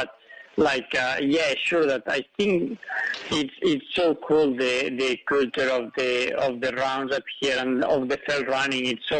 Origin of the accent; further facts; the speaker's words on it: Spain; born there; English is a second language; I was born in Spain, but in a hut at 2,000 meters